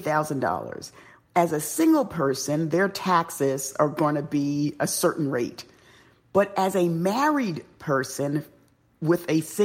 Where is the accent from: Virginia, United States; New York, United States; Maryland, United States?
New York, United States; New York City; Well, because I born and raised in the South Bronx, I dealt with racism all the time